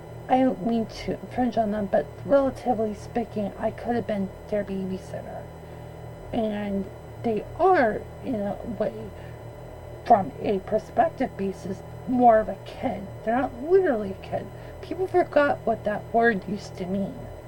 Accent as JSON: {"language": "English", "region": "London", "country": "United Kingdom", "tie": "born or raised there", "said": "And I think the perception of females growing up in London area was negative for me."}